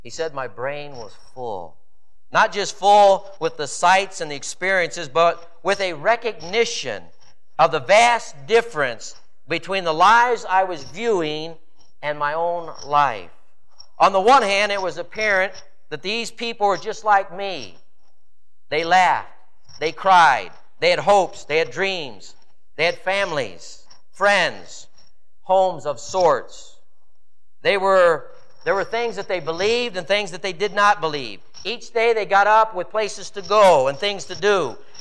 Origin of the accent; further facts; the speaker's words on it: Toledo, Ohio, United States; born there; It wasn't because of my wisdom that I was born in Toledo, Ohio.